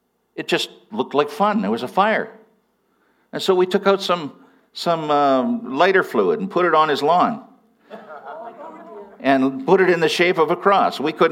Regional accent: New Westminster, British Columbia, Canada; I grew up in New Westminster, and New Westminster was kind of a hodgepodge of every, you know, like I went to school, elementary school, secondary school, with people of almost every color.

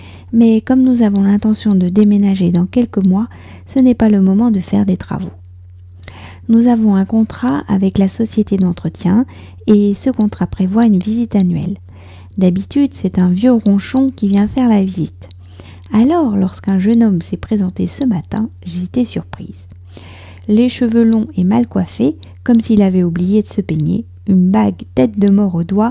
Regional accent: France; je suis française, j'habite près de Paris

